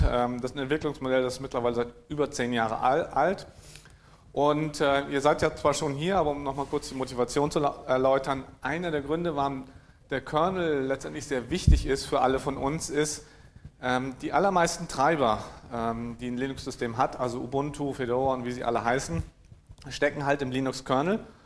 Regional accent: Lower Saxony, Germany; ich bin selber Norddeutscher und Ostfriese

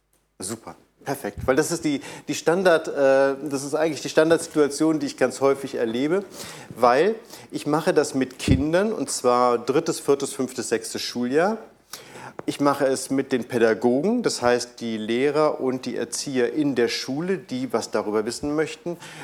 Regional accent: Berlin, Germany; ich komme aus Berlin

